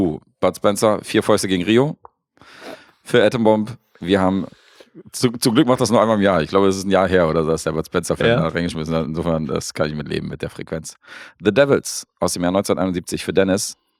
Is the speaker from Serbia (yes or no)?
yes; Serbia; Film aus Serbien für Lukas, Parada. Da gibt es mal einen Film aus meiner Heimat.